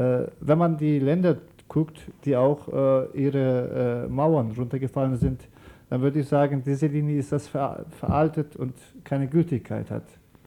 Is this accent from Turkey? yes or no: yes; Turkey; German is a second language; Also allein Schwierigkeiten, sofern wir kommen aus der Türkei.